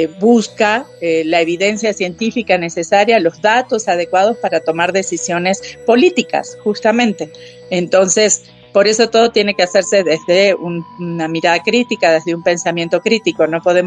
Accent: Mexico; soy la primer mexicana que fue elegida para ser parte de este grupo

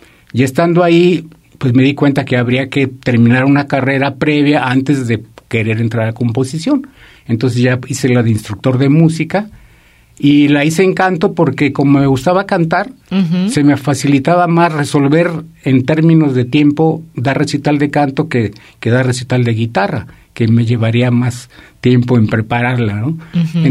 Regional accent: Mexico; como mexicano

